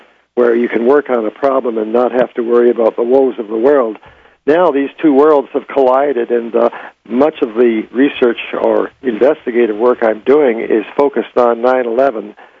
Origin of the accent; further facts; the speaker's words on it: Canada; that's partly because I'm a Canadian living in Canada